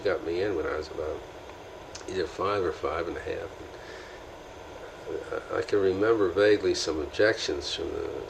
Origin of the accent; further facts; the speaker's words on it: New York City, New York, United States; I was born in Meadowlands, but I was moved to New York when I was just a baby.